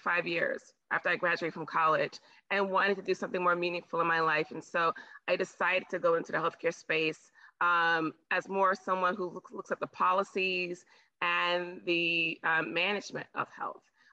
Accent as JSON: {"language": "English", "town": "New York City", "region": "New York", "country": "United States", "tie": "born or raised there", "said": "even though I grew up in New York City, I didn't deal with, thankfully, I didn't have a lot of interactions with racist individuals."}